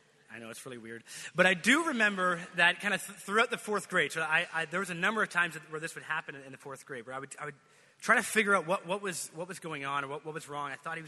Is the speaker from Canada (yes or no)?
yes; Canada; since I grew up in Canada and there was a lot of snow